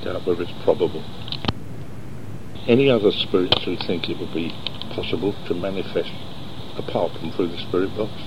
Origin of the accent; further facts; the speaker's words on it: London, United Kingdom; born there; now in Norfolk, United Kingdom; I was born in North London. I'm living in Norfolk, but I'm not a Norfolk person.